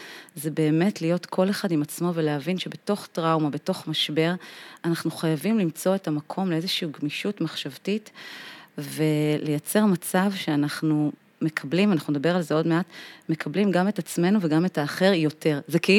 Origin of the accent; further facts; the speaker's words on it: Bnei Dror, Central District, Israel; כי אני ממושב בני דרור, פה קרוב אלייך.